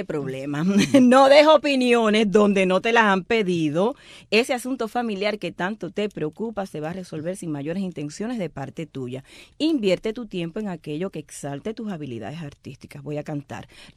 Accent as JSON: {"language": "Spanish", "region": "Holguín", "country": "Cuba", "said": "Sí, yo sé, yo soy de Holguín."}